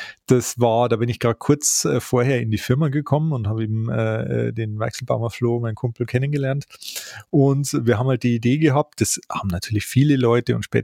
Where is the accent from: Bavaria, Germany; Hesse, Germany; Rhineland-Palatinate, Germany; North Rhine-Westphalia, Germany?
Bavaria, Germany; Das gibt's bei uns im Bayerischen Wald nicht.